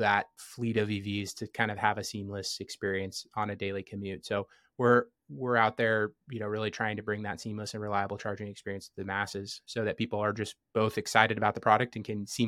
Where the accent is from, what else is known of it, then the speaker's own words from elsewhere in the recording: New Mexico, United States; the state of New Mexico, which is my home state.